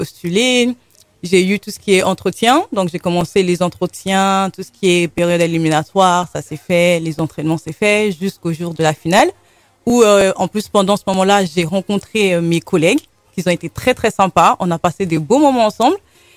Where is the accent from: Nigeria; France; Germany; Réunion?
Nigeria; étant donné que je suis née là-bas, donc je suis née au Nigeria, j'ai vécu au Nigeria